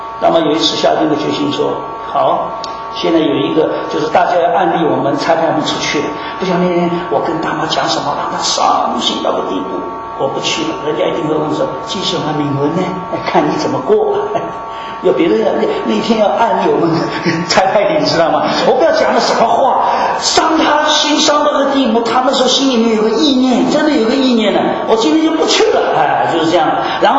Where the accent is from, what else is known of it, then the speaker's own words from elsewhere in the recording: Shanghai, China; 我也从上海来